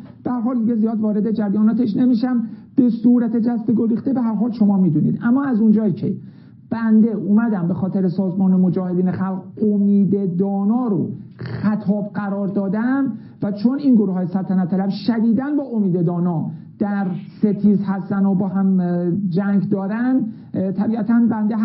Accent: Iran; به خاطر عشق علاقه که به وطنم ایران و سربلندی وطنم دارم

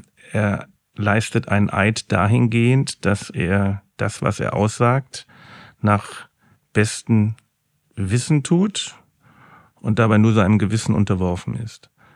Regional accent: Hanover, Lower Saxony, Germany; Großstadt wie Frankfurt oder auch Hannover, wo ich herkomme

